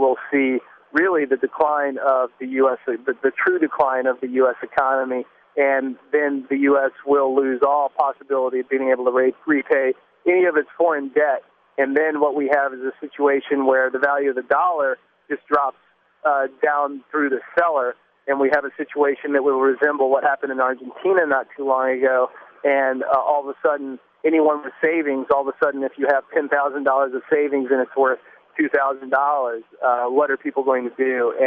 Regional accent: United States; when I tell people I'm an American, I immediately will say, yes, but I didn't vote for Bush.

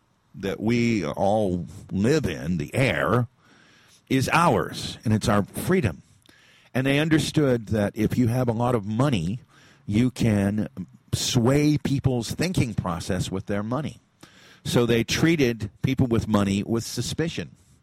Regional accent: East Peoria, Illinois, United States; which is only about 20 miles from my hometown of East Peoria.

